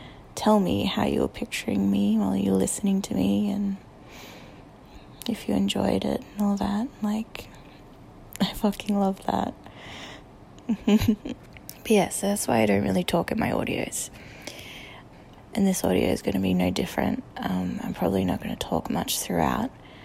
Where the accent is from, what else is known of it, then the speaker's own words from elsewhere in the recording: Australia; accent: Australian; originally that's just because I'm like self-conscious about my accent. I know people like Australian accents